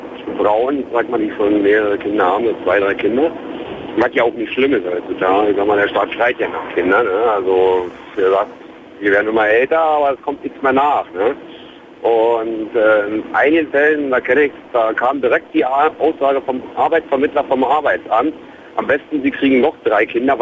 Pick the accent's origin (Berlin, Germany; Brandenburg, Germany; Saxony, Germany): Brandenburg, Germany; Brandenburg an der Havel; ich komme nur aus Brandenburg an der Havel, aus der Stadt direkt selber